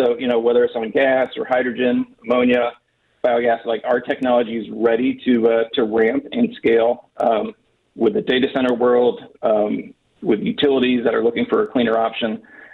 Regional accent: Pennsylvania, United States; I grew up in Indiana County, so I can vouch for, you know, some of the plants in that area

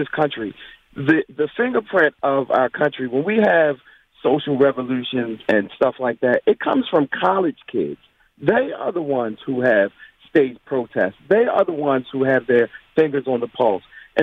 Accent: Baltimore, Maryland, United States; I'm from Baltimore, and I work in Annapolis, and I'm right up the street from the Naval Academy.

